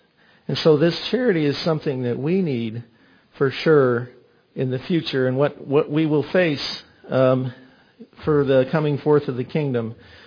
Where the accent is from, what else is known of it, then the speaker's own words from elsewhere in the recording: Canada; I'm from Canada and I have family up there.